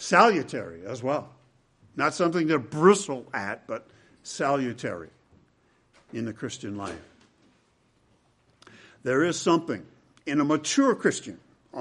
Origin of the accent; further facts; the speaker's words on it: United States; I'm an American, after all, right?